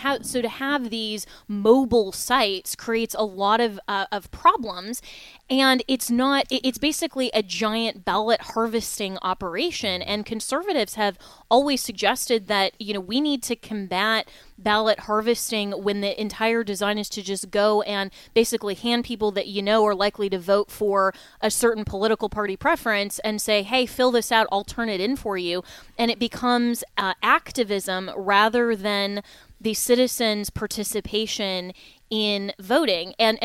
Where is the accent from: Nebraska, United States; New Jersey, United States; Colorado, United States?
Colorado, United States; now in Florida, United States; I mean, I moved to the state of Florida. I'm a resident here. I can vote here in the state of Florida, but I can't vote now back in my home state of Colorado.